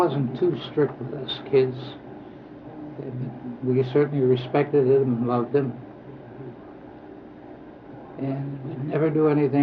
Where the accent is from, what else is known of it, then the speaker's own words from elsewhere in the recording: Homestead, Pennsylvania, United States; Well, I was born and raised in Homestead back in 1902.